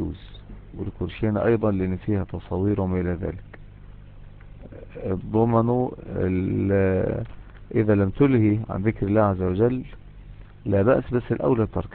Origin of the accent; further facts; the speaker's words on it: Mansoura, Dakahlia, Egypt; يعني حتى في بلدنا المنصورة محلات كبيرة